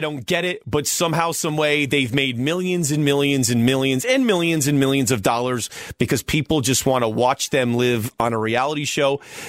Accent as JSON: {"language": "English", "town": "Springfield", "region": "Massachusetts", "country": "United States", "tie": "born or raised there", "said": "Western Mass, Springfield."}